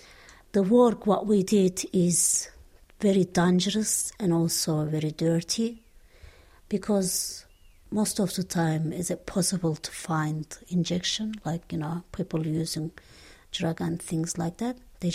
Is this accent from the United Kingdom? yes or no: no; Turkey; now in Australia; I have been living in Australia for about 20 years. And I come from Turkey.